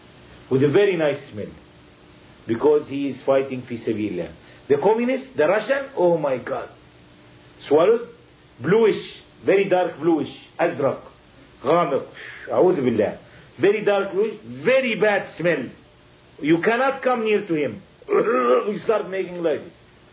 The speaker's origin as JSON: {"language": "English", "town": "Jerusalem", "country": "Palestine", "tie": "born or raised there", "said": "I am Palestinian. I am from Jerusalem itself. My house is near Al-Masjid Al-Aqsa. I was born in Jerusalem in 1942."}